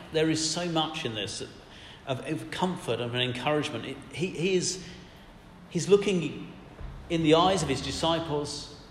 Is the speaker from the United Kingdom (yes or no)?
yes; United Kingdom; We're British. We don't do excitement too much.